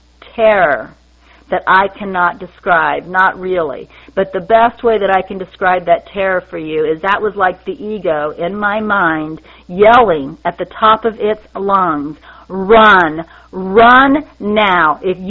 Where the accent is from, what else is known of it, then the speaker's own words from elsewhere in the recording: Kansas, United States; now in North Carolina, United States; was born and raised in Kansas. I wave at everybody I walk by. I now live in rural North Carolina.